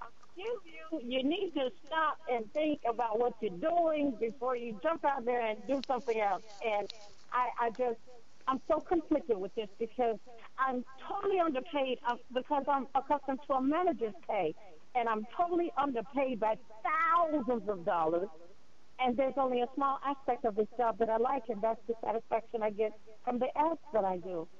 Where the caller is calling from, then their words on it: North Carolina, United States; I'm calling from North Carolina.